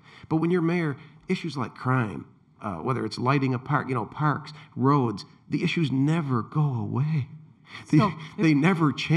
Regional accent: Pontiac, Michigan, United States; But my hometown of Pontiac, look at Detroit.

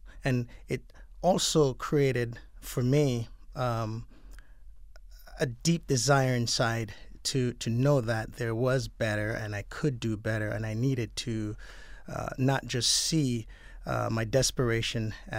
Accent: Jamaica; growing up in Jamaica was not always difficult, but for the most part, I was raised by my grandparents, and we weren't wealthy.

